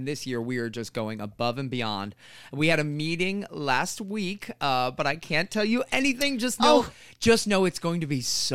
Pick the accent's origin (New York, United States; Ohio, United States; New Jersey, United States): New York, United States; New York City; Originally from New York City, Flushing, Queens.